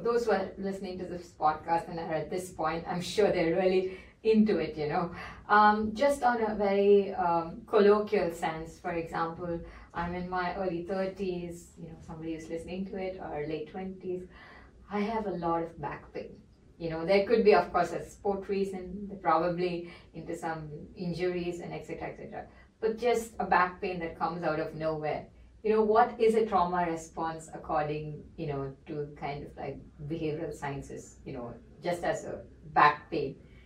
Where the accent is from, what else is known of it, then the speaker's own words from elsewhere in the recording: India; I come from India